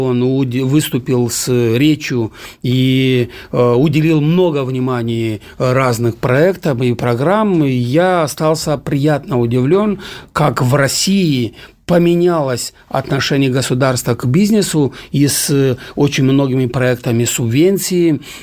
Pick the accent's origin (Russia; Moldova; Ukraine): Moldova; мы, уезжая отсюда, будем стараться и у нас на родине, в Молдове